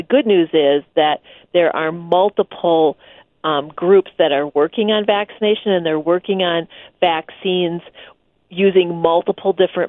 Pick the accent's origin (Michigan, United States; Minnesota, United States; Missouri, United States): Minnesota, United States; was just expressing my feelings as a Minnesotan in summer, I just want to be able to do what I want.